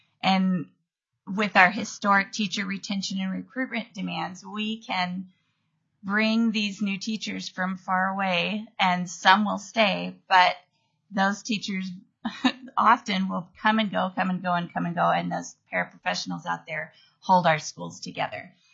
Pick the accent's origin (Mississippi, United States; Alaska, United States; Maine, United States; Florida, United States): Alaska, United States; Ketchikan; I am from Ketchikan, and I'm the Effective Educators Committee chair.